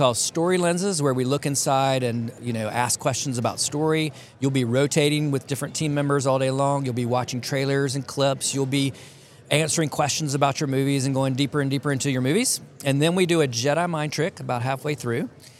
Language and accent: English; Atlanta, Georgia, United States; so I grew up here in Atlanta.